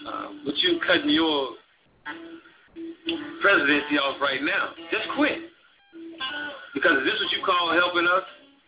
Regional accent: Chicago, Illinois, United States; that in which we knew from the beginning, because we're from Chicago.

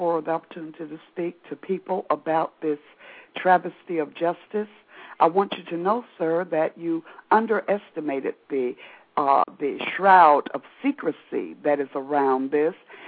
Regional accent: Somerville, Tennessee, United States; now in Atlanta, United States; I was raised right outside of Memphis in Somerville, Tennessee. Most of my family still resides in Memphis. I have been living in the Atlanta, Georgia area for the last 20 years

